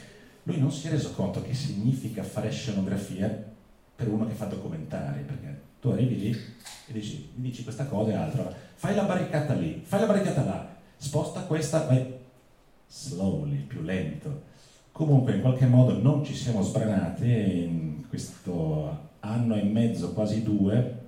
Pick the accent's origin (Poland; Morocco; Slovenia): Slovenia; Da parte italiana io sono sloveno, assolutamente non nazionalista, nel senso che sono un bastardo di confine